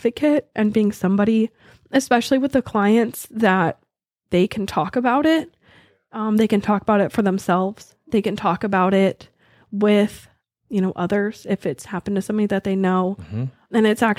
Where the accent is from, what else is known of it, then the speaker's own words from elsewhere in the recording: Palominas, Arizona, United States; So I'm from Arizona. I grew up in Cochise County, so where I was born, where I was raised, was in Palominas.